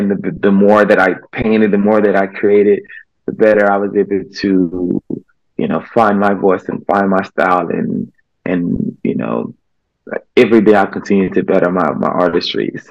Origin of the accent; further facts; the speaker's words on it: Memphis, Tennessee, United States; Last year I did an art show in my hometown, Memphis, Tennessee, which is where I grew up.